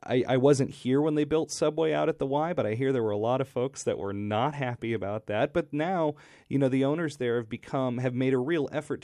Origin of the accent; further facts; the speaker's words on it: Texas, United States; I'm from Texas originally. Another big state, not as big as I've been told many, many times